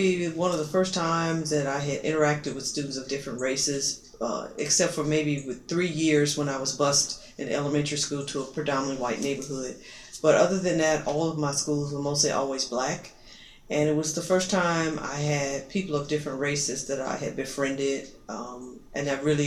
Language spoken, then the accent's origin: English; Memphis, Tennessee, United States; I grew up in Memphis, Tennessee, with my parents, my sister and brother. Our home life was, my parents were working class people. It was a working class community.